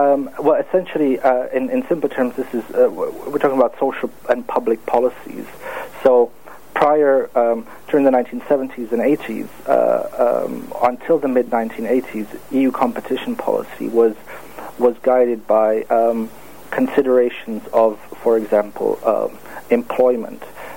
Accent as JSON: {"language": "English", "country": "Czechia", "said": "Yes, that's right, I'm from the Czech Republic."}